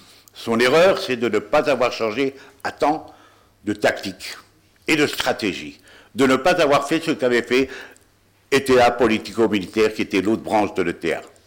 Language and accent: French; Paris, Île-de-France, France; Moi, je vivais ici à Paris, je suis né à Paris, mes parents proviennent de l'exil.